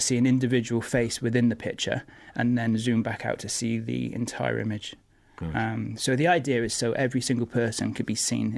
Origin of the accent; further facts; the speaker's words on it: Cardiff, Wales, United Kingdom; born there; Cardiff's been chosen because I was born in Cardiff.